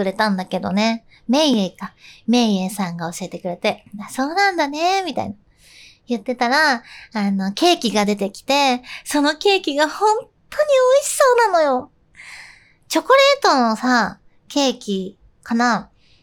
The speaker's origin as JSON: {"language": "Japanese", "town": "Ome", "region": "Tokyo", "country": "Japan", "said": "こう私東京なんですけど出身が、青梅とかの方で"}